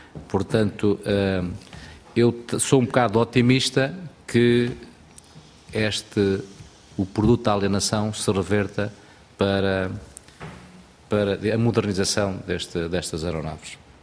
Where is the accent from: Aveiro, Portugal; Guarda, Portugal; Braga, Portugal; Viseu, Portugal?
Guarda, Portugal; Pinhel; e eu sou de Pinhel, ir no fim de semana a Pinhel, não dava.